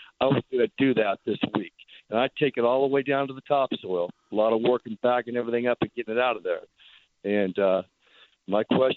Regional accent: Florida, United States; This is my third winter here, third season here. I'm from South Florida, where everything's pretty much green all year long

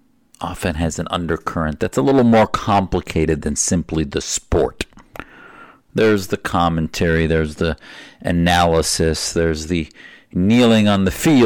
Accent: United States; That doesn't make it something that I should celebrate as an American Muslim.

